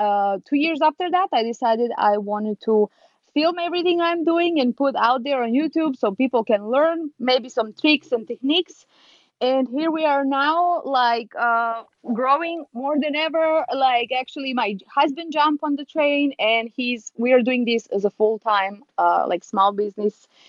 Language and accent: English; Serbia; English is a second language; moved away as an adult; now in United States; It's because I was born and I grew up in Serbia, actually. And I came to the United States 8 years ago.